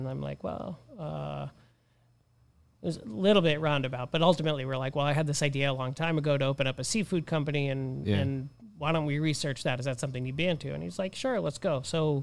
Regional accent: Boston, Massachusetts, United States; So I'm originally from Boston, as we spoke about, and I called some friends in Boston

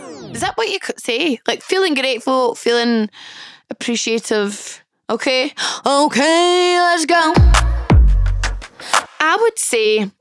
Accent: Glasgow, Scotland, United Kingdom; I was at a festival all weekend here in my hometown of Glasgow, Transmit Festival.

